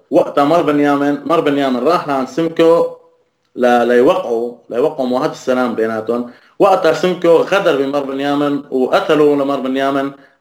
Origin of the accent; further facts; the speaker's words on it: Al-Hasakah Governorate, Syria; born there; ضيعتي اسمها الجمعة بتبعد عن منطقة رأس العين 20 كيلومتر، عن مركز مدينة الحسكة 60 كيلومتر. انا ولدت سوري، ما كثير بتهمني جذور التركية كتسمية تركية ولا جذور عراقية.